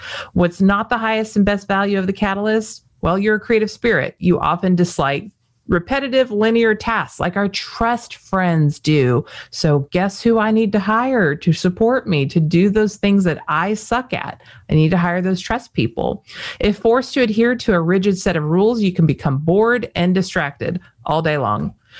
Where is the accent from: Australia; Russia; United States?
United States; Las Vegas, Nevada; born there; even though I was born in Las Vegas, I am not going to have a poker face.